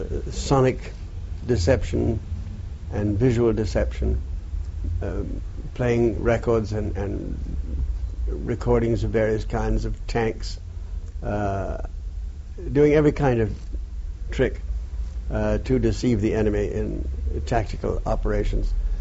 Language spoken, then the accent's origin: English; United States; I'm an American officer, and the British personnel in the Royal Navy or the Royal Marines or the Army needn't pay any attention to any order I might give them.